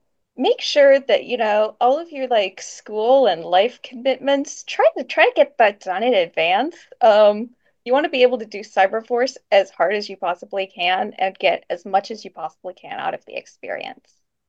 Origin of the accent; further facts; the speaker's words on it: Florida, United States; And like for my team, we're from Florida, so we're always like, oh my gosh, there's seasons here.